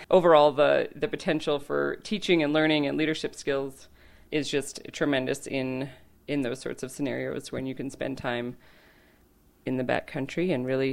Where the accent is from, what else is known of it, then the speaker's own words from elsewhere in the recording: Cornwall, Connecticut, United States; I grew up in Cornwall, Connecticut, a very small ag town, and my folks were farmers.